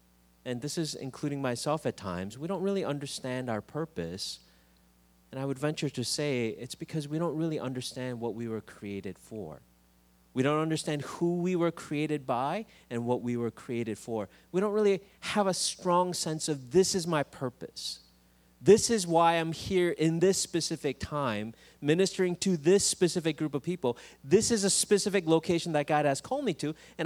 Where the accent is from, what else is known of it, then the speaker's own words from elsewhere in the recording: United States; it's all a little bit confusing to me because I'm an American, so I don't really know that.